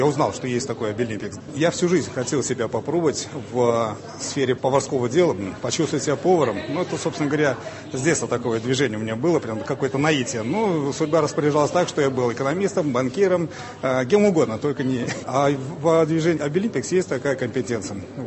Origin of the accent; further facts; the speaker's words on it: Mordovia, Russia; я из Мордовии, поварское дело.